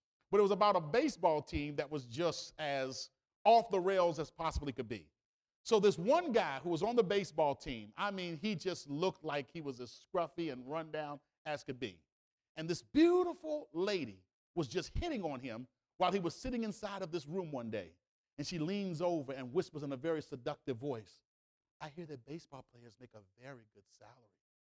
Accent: Washington, District of Columbia, United States; I'm from Washington, D.C. And so when you go to the gas station, they're behind bulletproof windows.

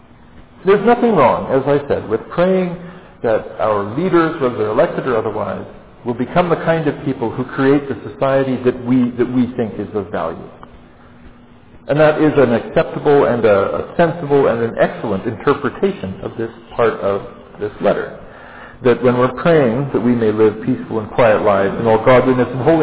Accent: Alberta, Canada; I grew up in Alberta

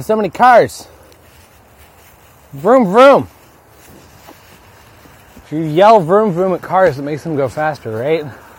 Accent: United States; Because I'm American!

